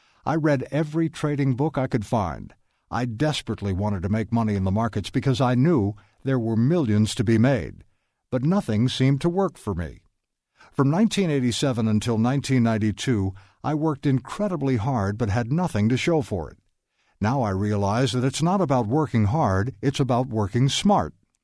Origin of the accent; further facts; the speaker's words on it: Mobile, Alabama, United States; I decided to leave the West and head south. I returned to my hometown of Mobile, Alabama.